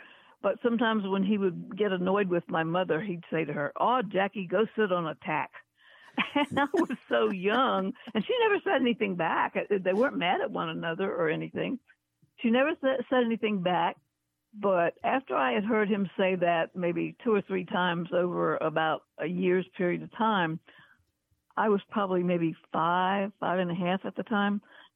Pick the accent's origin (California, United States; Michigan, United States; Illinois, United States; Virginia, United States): Virginia, United States; Chesapeake; from Chesapeake, Virginia.